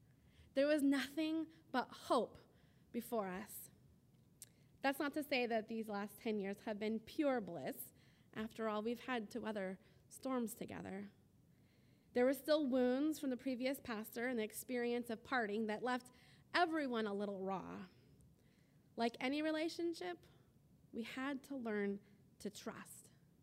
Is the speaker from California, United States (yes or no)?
yes; Costa Mesa, California, United States; I moved back to my hometown of Costa Mesa, said goodbye to the good people of the United Church of the Valley